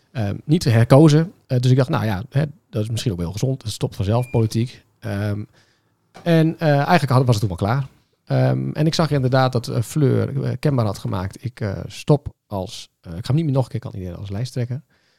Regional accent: Usquert, Groningen, Netherlands; now in Haren, Netherlands; Ik ben opgegroeid in Uskert op het Hogeland.

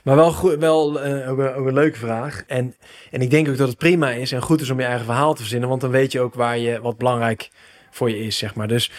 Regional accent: Eindhoven, North Brabant, Netherlands; also born or lived in Amsterdam; Want ik ben opgegroeid in Eindhoven. Gestudeerd in Amsterdam trouwens, teruggekomen

